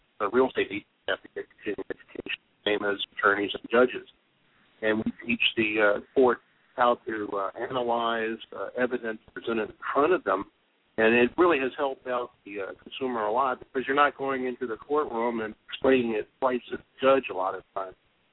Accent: New Jersey, United States; moved away as an adult; I'm from New Jersey. I mean, that's the major problem.

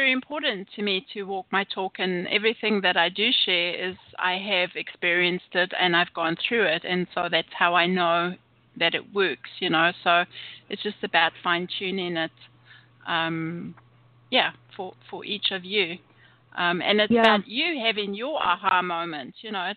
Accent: South Africa; I grew up in South Africa where, you know, there was the separation, apartheid and all that going on. So already there was that in the country I was born

